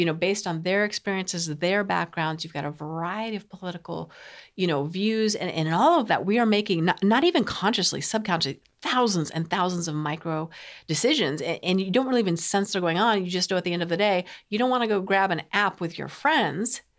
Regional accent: Colorado, United States; it was time for me to go back to my home state in Colorado.

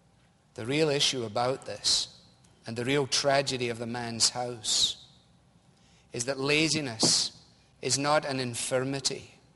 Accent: Scotland, United Kingdom; As a boy growing up in Scotland

